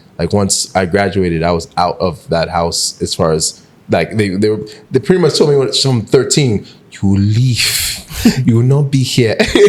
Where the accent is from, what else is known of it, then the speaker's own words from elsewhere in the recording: Maryland, United States; also born or lived in Washington, District of Columbia, United States; So I grew up in Maryland. Yeah. I was born in DC, first generation.